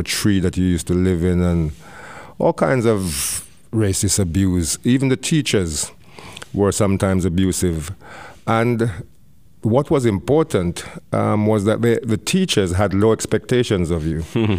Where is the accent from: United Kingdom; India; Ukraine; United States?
United Kingdom; England; the experiences of my generation of black youth growing up in England in a kind of a racist environment.